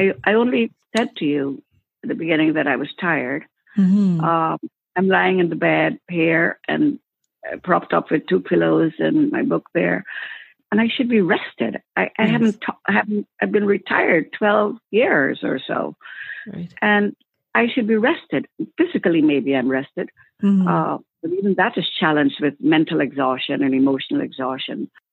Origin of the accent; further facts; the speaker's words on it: Guyana; also born or lived in England; now in Canada; I'm from Guyana, where it was peaceful. And then England, which their problems were far removed from a little person like me.